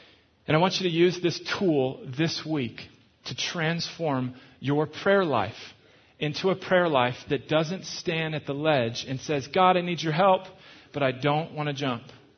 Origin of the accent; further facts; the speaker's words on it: Minnesota, United States; It's actually the church from my hometown, Twin Cities